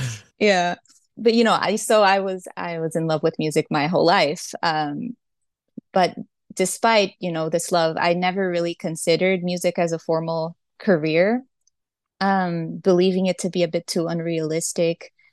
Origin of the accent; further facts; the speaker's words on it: Brazil; I was born and raised in Brazil.